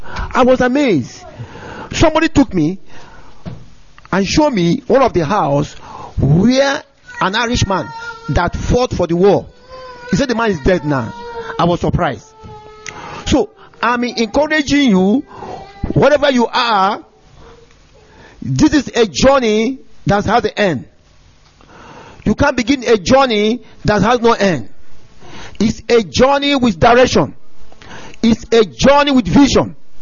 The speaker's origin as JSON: {"language": "English", "country": "Nigeria", "second_language": "English", "moved": "yes", "said": "when I came to this country in the first time, people ask me, where are you from? When I say Nigeria"}